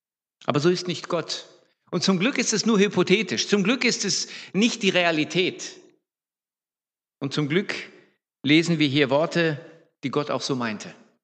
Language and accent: German; Hannover, Lower Saxony, Germany; also born or lived in Croatia; now in Baden-Württemberg, Germany; ursprünglich komme ich aus dem ehemaligen Jugoslawien oder aus Kroatien, dort geboren, aufgewachsen in Hannover in Norddeutschland. Und seit, wenn ich rechne, seit 1989 eigentlich in Baden-Württemberg.